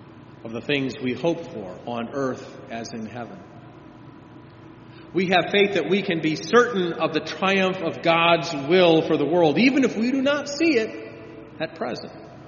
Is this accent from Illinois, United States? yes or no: no; Virginia, United States; in my home state of Virginia last week.